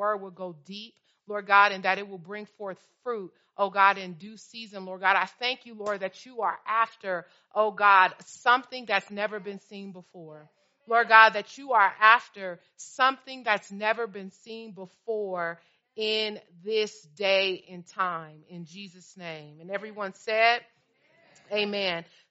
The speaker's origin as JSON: {"language": "English", "town": "Oakland", "region": "California", "country": "United States", "said": "I am from Oakland, California, out of Shiloh Church"}